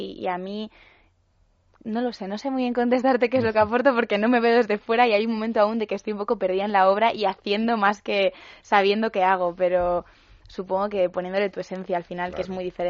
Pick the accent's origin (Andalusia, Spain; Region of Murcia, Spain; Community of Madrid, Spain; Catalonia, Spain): Community of Madrid, Spain; Leganés; Yo soy de Leganés.